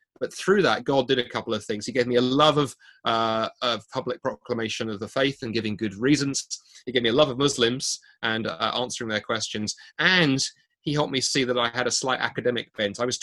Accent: London, United Kingdom; now in Scotland; I grew up in London, although I live in Scotland now. London was home, and I grew up in a sort of strong Baptist home.

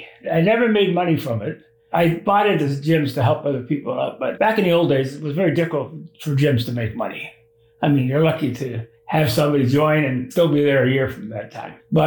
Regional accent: Toronto, Ontario, Canada; born there; I was born in Toronto.

